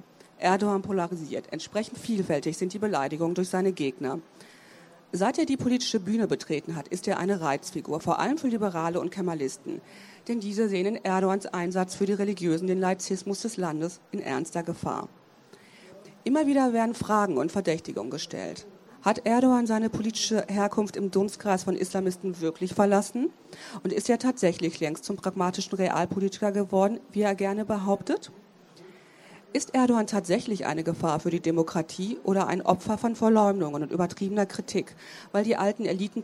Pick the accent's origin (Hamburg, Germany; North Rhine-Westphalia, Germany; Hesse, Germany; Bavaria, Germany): North Rhine-Westphalia, Germany; Herne; Das ist jetzt nichts gegen meine Heimatstadt